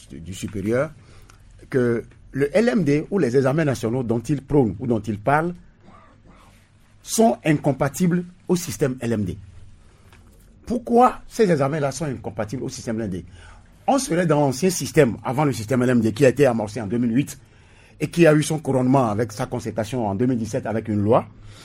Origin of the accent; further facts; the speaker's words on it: Togo; en termes de d'acquis que nous avons chez nous au Togo, je crois que le Togo mérite aussi d'être au devant.